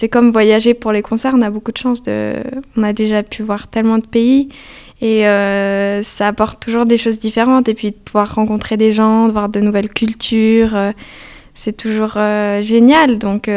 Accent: France; born there; Franco-suisse, voilà, je suis née en France, mais je suis aussi suissesse par ma maman. Et puis, j'étudie à Genève maintenant pour mon bachelor que je finis cette année en violoncelle.

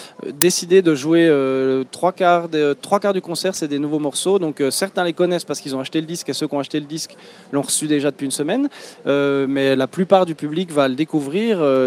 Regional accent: Bourgogne-Franche-Comté, France; On présente ses morceaux chez nous, dans le Jura.

